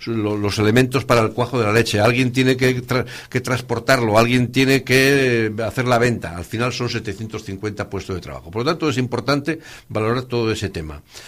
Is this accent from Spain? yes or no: yes; Cantabria, Spain; Lo cual, pues yo creo que es lamentable como cántabro.